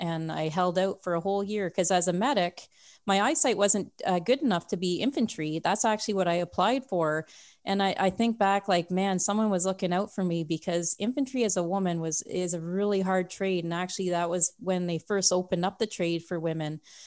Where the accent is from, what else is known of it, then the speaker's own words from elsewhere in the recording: Saskatchewan, Canada; also born or lived in Calgary; I grew up in Saskatchewan and in Calgary. My dad was in the military